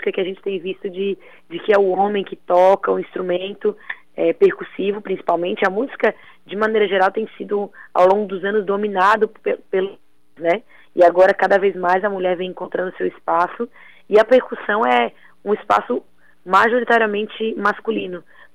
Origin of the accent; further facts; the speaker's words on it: Santa Catarina, Brazil; Não, eu sou manezinha.